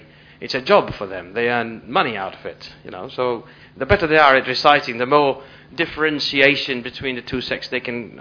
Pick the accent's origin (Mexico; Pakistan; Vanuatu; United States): Pakistan; maybe a lot of this is because I grew up in Pakistan